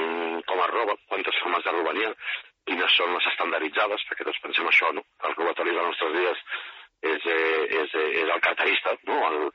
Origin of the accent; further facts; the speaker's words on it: Barcelona, Catalonia, Spain; com els que som de Barcelona ho coneixem més